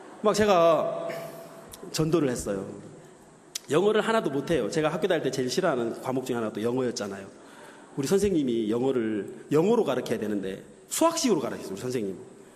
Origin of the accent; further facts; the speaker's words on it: South Korea; I'm Korean! 어? 나 한국에서 왔어요.